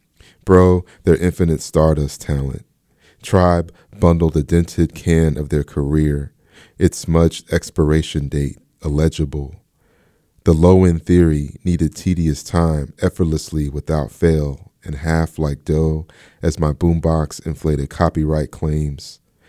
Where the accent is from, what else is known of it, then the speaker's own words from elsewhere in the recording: Florida, United States; being that I grew up in Florida, and … was, you know, making the airwaves